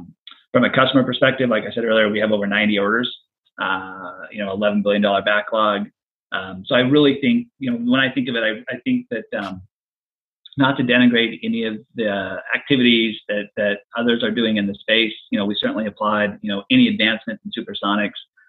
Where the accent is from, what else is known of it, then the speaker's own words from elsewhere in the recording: Oregon, United States; So I grew up in Oregon, was a runner, ran in college, have been competing since then.